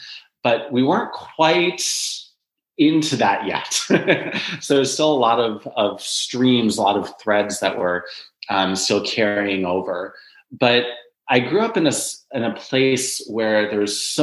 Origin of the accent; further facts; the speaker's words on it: Michigan, United States; I grew up in Western Michigan, which is where my parents and one sister still live.